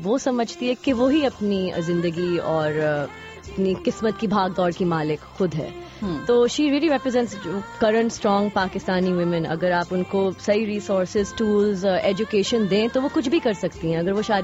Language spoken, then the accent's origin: Urdu; Singapore; also born or lived in Karachi, Pakistan / Canada; now in London, United Kingdom; کراچی کی پیدائش ہے میری. اینڈ دین میں تھوڑی سی مونگرل ہوں, مطلب میں کافی دیشوں میں اور شہروں میں رہ چکی ہوں. You know I grow up in Singapore, Canada میں 6 سال رہی ہوں, وہاں میں نے اپنا انڈر گریڈ کیا تھا.